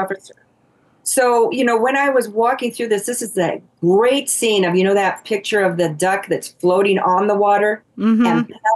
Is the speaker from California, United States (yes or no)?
no; Wyoming, United States; You know, here I'm from Wyoming and we're in Michigan.